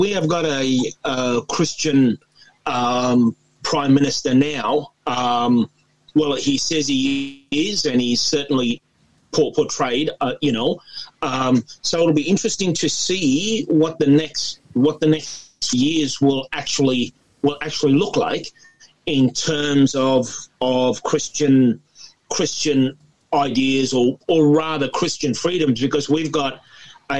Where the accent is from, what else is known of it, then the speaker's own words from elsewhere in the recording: South Africa; When I grew up in Africa under the apartheid government, okay, but and we would, I remember we, my parents and other family members, they would chase work around the country just to provide.